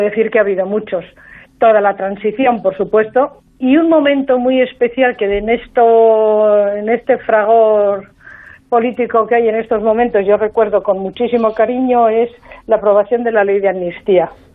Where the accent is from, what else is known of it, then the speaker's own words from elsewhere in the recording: Madrid, Community of Madrid, Spain; Yo soy de Madrid y, bueno, pues parece que todo el mundo tiene que hablar como tú.